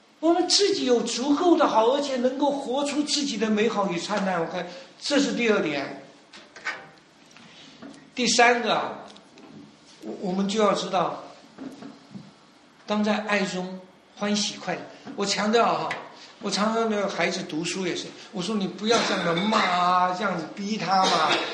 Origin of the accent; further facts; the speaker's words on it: China; 我们中国人也好不到哪里去来